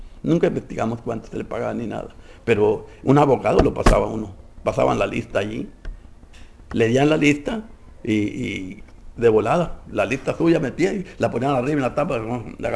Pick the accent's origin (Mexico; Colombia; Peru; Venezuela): Mexico; Zacatecas; now in Empalme, Mexico; el día 7 de febrero salí de mi tierra, llegué a Empalme, salí de Zacatecas y llegué a Empalme ese mismo mes